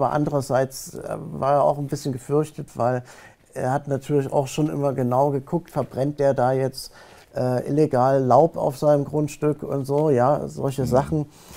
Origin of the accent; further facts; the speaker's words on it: East Germany, Germany; Jetzt habe ich ja meine Kindheit in der DDR verbracht